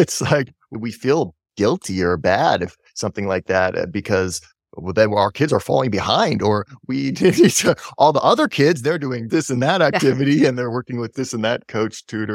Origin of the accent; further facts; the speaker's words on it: Portland, United States; I grew up in Portland where if it snows an inch, it's like the whole, everybody freaks out.